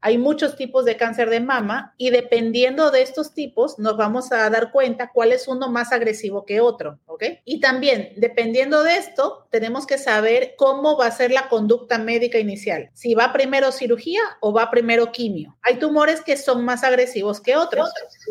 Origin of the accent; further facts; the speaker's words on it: Guayaquil, Guayas, Ecuador; also born or lived in Mexico; yo soy oncóloga médica de Guayaquil, Ecuador. Yo me formé en México